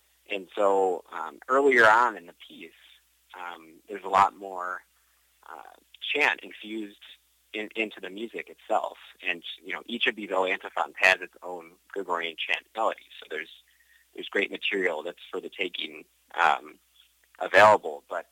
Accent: Buffalo, New York, United States; Yeah, so I grew up in Buffalo, New York, and I started playing piano when I was 10 years old.

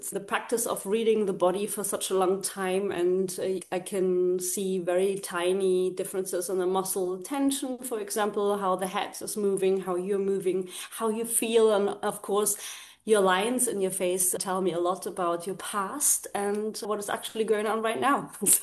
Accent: Germany; I'm from Germany

